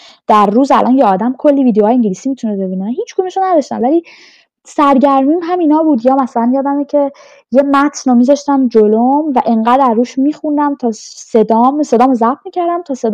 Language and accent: Persian; Iran; moved away; بعد مثلا میگم ایران،